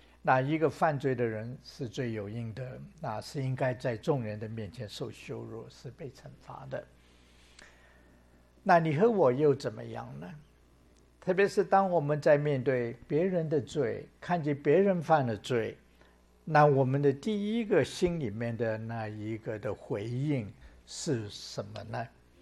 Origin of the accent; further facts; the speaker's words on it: China; 但是在东方，特别在我们中国人的文化里面，有点是相反的。